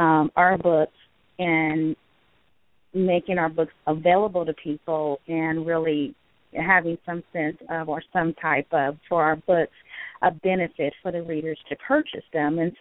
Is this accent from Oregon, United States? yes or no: no; California, United States; Sure. I am from the Northern Bay Area in California. I live in a city called Antioch near the San Francisco Bay Area.